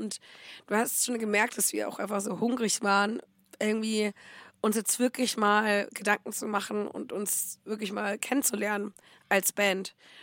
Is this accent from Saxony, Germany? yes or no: no; Bavaria, Germany; da würde ich sehr gerne das in der Heimat machen, da wo ich eigentlich herkomme. Also es ist irgendwo bei Oberfranken, ein kleines Dorf. Also Dorf nicht, kleine Stadt